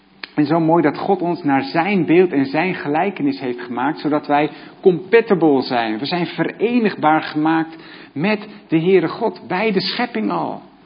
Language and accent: Dutch; Zaandam, North Holland, Netherlands; Ik kom uit Zaandam.